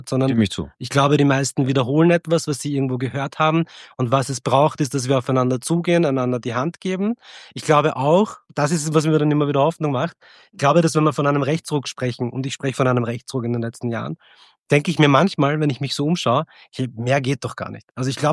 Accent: Austria; auch für meine Zukunft als Österreicher

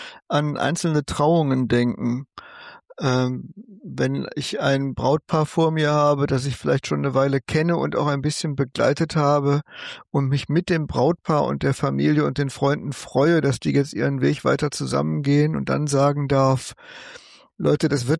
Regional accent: Northern Germany, Germany; als Norddeutscher

